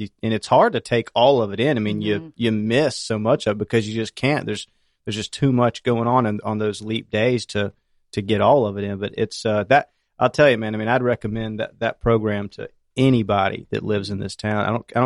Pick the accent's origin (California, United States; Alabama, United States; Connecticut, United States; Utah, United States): Alabama, United States; Prattville; I'm from Prattville, Alabama, so me and Scott are Alabama boys.